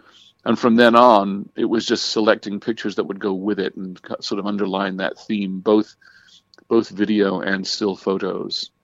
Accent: England, United Kingdom; As I said, I grew up in England.

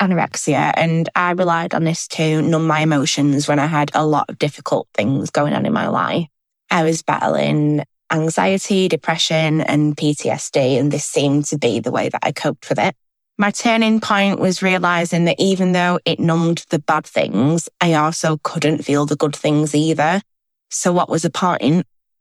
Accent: Manchester, North West England, United Kingdom; I'm 25 and I'm from Manchester in England in the UK.

